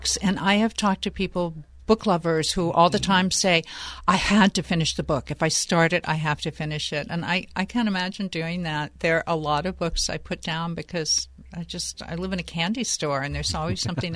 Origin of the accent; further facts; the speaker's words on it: Appalachia, United States; And I grew up in Appalachia, so I know it.